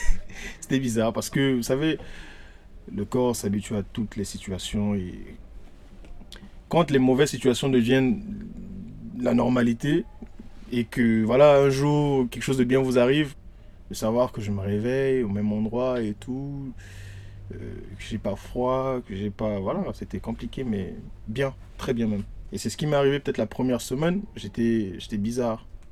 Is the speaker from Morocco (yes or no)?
no; Brazzaville, Republic of the Congo; now in France; Je suis congolais de Brazza. Et je suis arrivé en France en septembre.